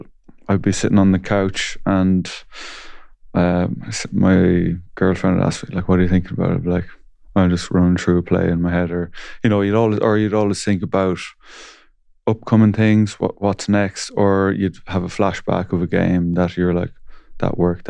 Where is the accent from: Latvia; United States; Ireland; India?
Ireland; Leinster; I'm from the Midlands. I'm going to promote the Midlands here now because it's kind of I love it. The lake. We're from Westmeath, so we're growing up on the lake, Lough Ree.